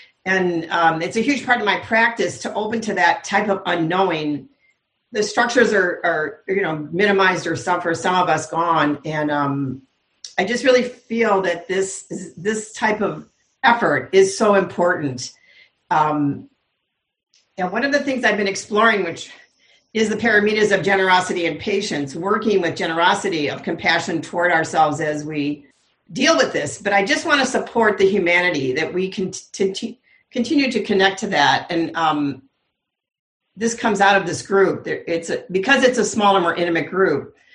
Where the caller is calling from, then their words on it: Pittsburgh, Pennsylvania, United States; I'm in Pittsburgh, Pennsylvania, but I really love your Sangha.